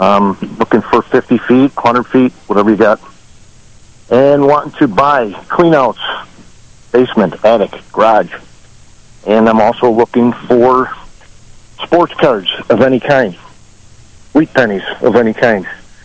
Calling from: Belmont, New York, United States

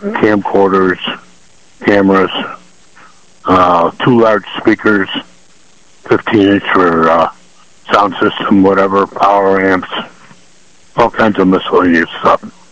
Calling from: Cheektowaga, New York, United States; Good morning, Jimmy. … Calling from Chickawaga.

